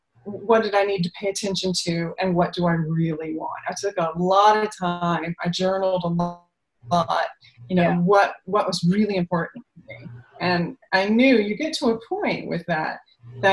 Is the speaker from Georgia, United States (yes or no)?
yes; Atlanta, Georgia, United States; also born or lived in Milan / Paris; So I am from Atlanta, Georgia. Was a journalism major